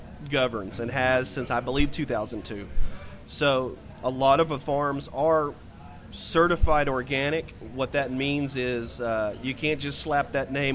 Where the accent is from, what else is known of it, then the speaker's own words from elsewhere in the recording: Arkadelphia, Arkansas, United States; I grew up in Arkadelphia. They have a farmers market now.